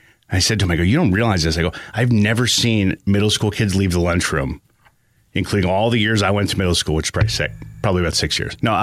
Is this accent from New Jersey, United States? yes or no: yes; New Jersey, United States; Growing up in Jersey, all the Catholic school kids went back in the beginning of August